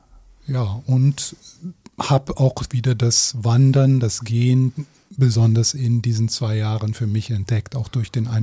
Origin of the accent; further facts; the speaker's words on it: Germany; born there; ich bin in Deutschland geboren